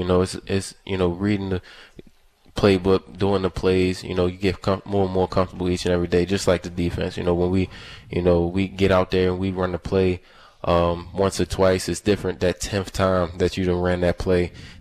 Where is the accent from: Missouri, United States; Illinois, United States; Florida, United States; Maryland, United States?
Maryland, United States; Baltimore; Well, I'm from Baltimore, so I was a Ravens fan.